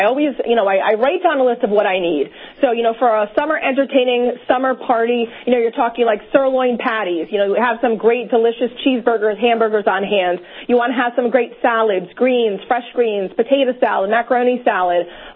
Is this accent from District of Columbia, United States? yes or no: no; Rhode Island, United States; but you are 100% correct because I'm from Rhode Island.